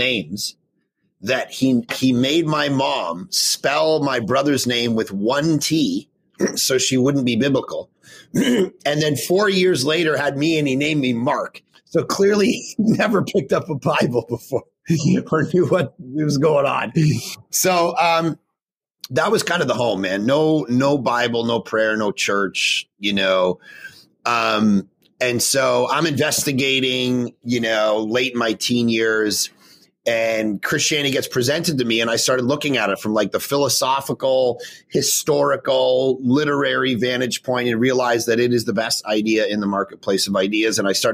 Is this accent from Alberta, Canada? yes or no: no; Ontario, Canada; I grew up just outside of Toronto in a non-Christian home, pretty skeptical home, actually.